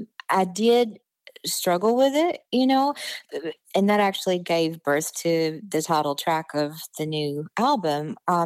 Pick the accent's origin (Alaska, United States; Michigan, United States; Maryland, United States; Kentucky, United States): Kentucky, United States; McRoberts; But I'm from Letcher County, Kentucky, and McRoberts specifically.